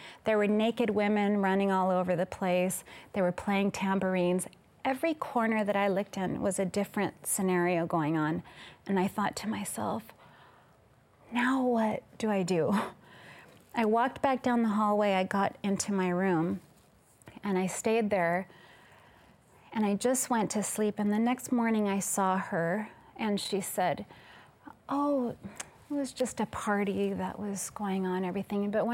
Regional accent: Costa Rica; now in United States; I'm originally from Costa Rica. I was raised in Costa Rica and I had moved to the United States.

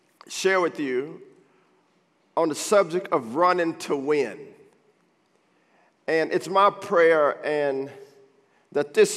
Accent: Richardson, Texas, United States; I grew up in Richardson. I went to J.J. Pierce High School.

